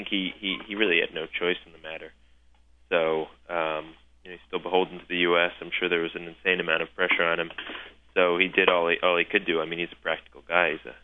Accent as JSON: {"language": "English", "region": "Washington, D.C. area", "country": "United States", "tie": "born or raised there", "said": "growing up in America, you have where I grew up in the suburbs of D.C."}